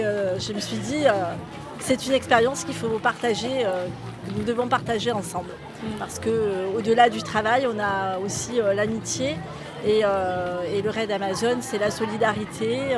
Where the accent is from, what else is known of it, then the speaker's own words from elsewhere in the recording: Marseille, Provence-Alpes-Côte d'Azur, France; Massilia parce qu'on vient de Marseille.